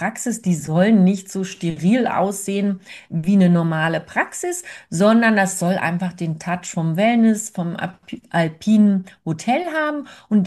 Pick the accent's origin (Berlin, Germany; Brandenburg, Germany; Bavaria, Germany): Berlin, Germany; ich bin ja keine Bayerin, bayerisch hört man ja auch, spreche ich nicht, wird auch nichts mehr. Ich komme ursprünglich eben aus Berlin.